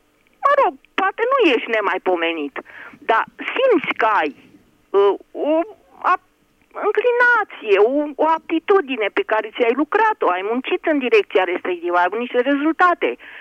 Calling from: Piatra Neamț, Neamț County, Romania; din Piatra Neamț.

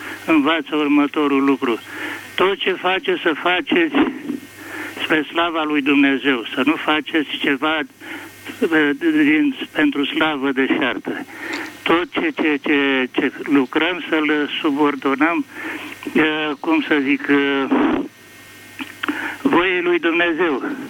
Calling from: Snagov, Ilfov, Romania; sunt de la Snagov.

